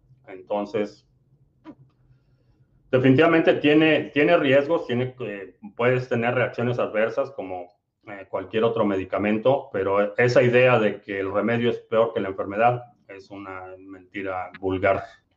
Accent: Mexico City, Mexico; now in United States; ¿De dónde soy? Soy de la Ciudad de México y vivo en Estados Unidos.

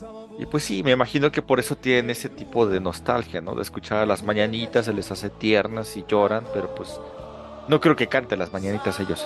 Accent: Mexico; te hacen sentir bien como mexicano

